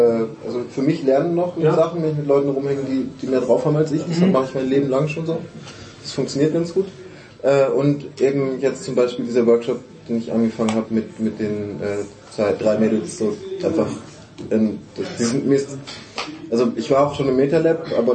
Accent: Stuttgart, Baden-Württemberg, Germany; also born or lived in Kiel; Ja, und dann bin ich irgendwann umgezogen worden nach Stuttgart, also in die Nähe.

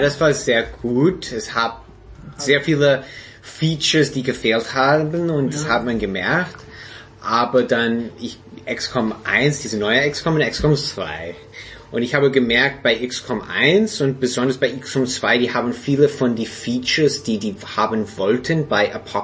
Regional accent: United States; ich bin Amerikaner.

